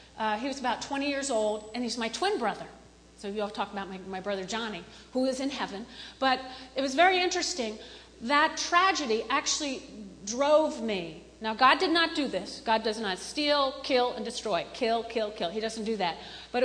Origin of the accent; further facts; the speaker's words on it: New Jersey, United States; also born or lived in Brooklyn; Most of you know I was raised in North Jersey. Born in Brooklyn. Yay! Raised in North Jersey.